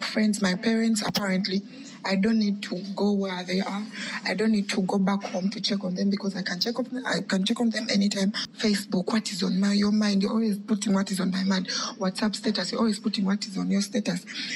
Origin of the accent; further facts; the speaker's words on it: Kampala, Central Region, Uganda; I'm from Kampala.